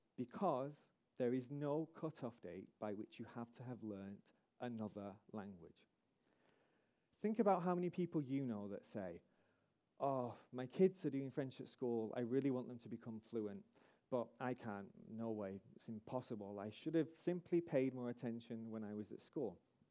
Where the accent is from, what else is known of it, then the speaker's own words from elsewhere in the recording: Manchester, North West England, United Kingdom; I myself, even as a Mancunian, speak approximately 20 languages, and of those, around half fluently.